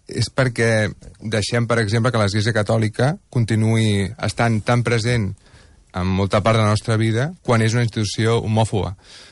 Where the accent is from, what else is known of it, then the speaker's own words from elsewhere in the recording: Montcada i Reixac, Catalonia, Spain; Soc de Montcada